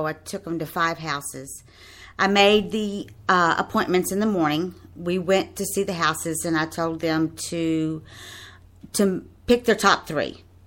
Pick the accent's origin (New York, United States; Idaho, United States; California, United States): New York, United States; I came from Long Island and I just decided that I needed something different to do.